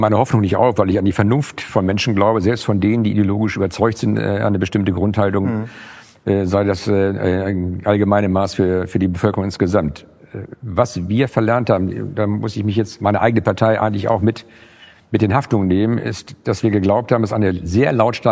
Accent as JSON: {"language": "German", "region": "Schleswig-Holstein", "country": "Germany", "said": "ich komme ja aus Schleswig-Holstein, ich bin so froh"}